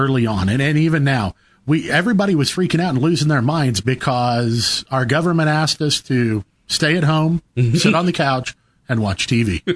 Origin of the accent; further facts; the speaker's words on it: United States; Well, damn it, I'm an American.